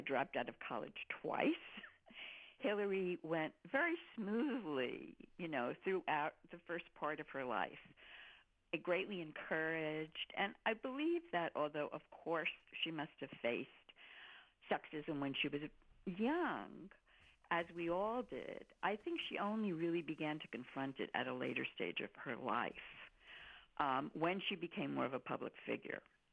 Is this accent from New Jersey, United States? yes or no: yes; Newark, New Jersey, United States; I grew up in Newark, New Jersey, and very much my background, very similar to Bernie Sanders, in fact. You know, working class, Jewish. My father was barely born in this country. My mother immigrated from Poland.